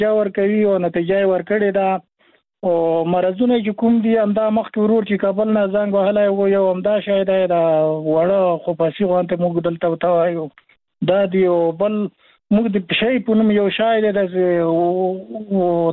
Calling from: Khost, Afghanistan; په خوست ولایت کې یو

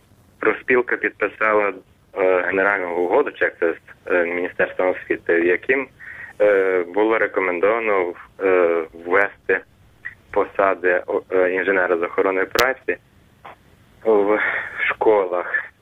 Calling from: Chernivtsi, Chernivtsi Oblast, Ukraine; з Чернівців.

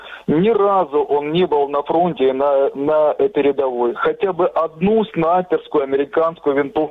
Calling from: Kramatorsk, Donetsk Oblast, Ukraine; Добрый вечер … Краматовск.

